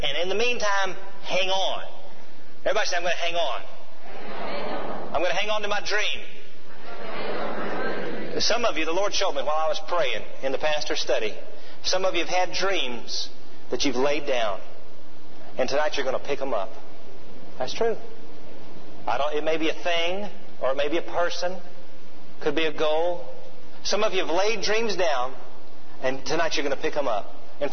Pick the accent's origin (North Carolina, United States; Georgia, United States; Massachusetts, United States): Georgia, United States; Atlanta; Martha and I moved from Tulsa, Oklahoma to Georgia. I went to Oral Roberts University and, of course, I grew up in Atlanta.